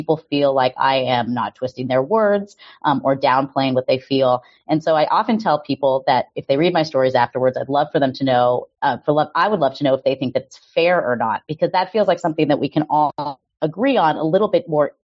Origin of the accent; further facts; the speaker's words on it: Los Angeles, California, United States; I am a woman. I grew up in Los Angeles. I'm 5'1".